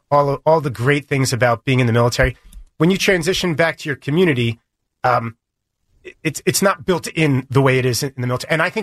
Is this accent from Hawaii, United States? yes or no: no; East Brunswick, New Jersey, United States; I grew up in East Brunswick, New Jersey.